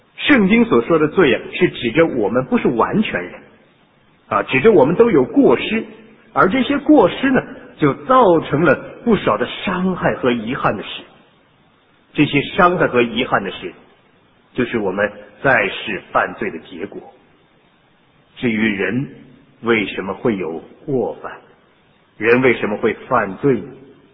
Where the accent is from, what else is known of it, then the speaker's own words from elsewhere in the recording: China; 我就想到我们中国人常说